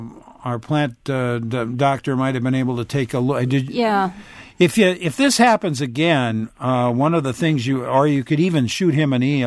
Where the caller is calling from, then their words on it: Appleton, Wisconsin, United States; Appleton.